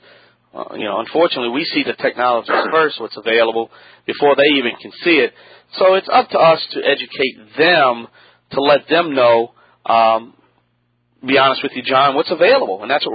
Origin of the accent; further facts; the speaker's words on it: Louisiana, United States; I know I'm Cajun. I'm probably murdering your name.